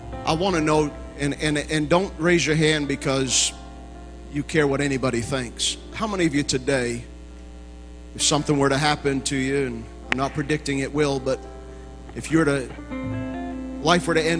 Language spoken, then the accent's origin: English; Maine, United States; now in Victoria, United States; How many know it's only God could connect a pastor from Maine to meet a pastor from Kentucky in Victoria, Texas?